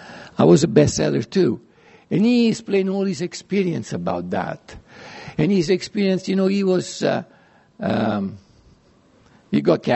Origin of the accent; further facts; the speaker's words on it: Italy; I studied 8 years of Latin when I was growing up in Italy.